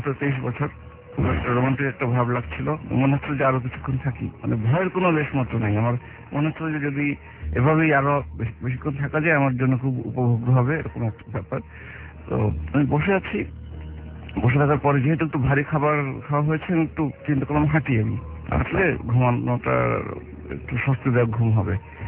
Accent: Uttara, Dhaka Division, Bangladesh; উত্তরা থেকে এসেছি

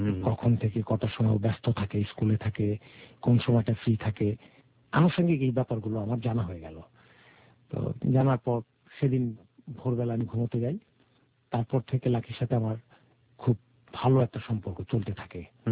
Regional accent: Dhaka, Dhaka Division, Bangladesh; আমি ঢাকা লালবাগ থেকে এসেছি।

